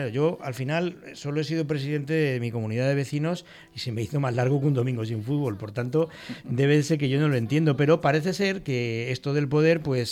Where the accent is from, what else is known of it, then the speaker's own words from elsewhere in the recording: Madrid, Community of Madrid, Spain; yo soy de Madrid y yo soy muy crítico